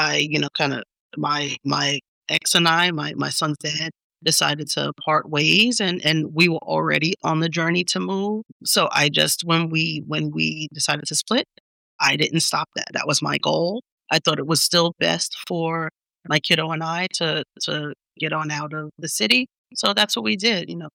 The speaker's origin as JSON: {"language": "English", "region": "New York", "country": "United States", "tie": "born or raised there", "said": "I grew up in Long Island, but on the train, it's a half hour away from New York City."}